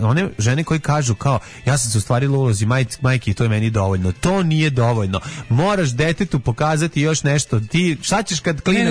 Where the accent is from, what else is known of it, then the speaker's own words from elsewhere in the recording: Serbia; A dobro, mislim, ja kao Srbi pravoslavac, domaćin, mislim, ne može žena da...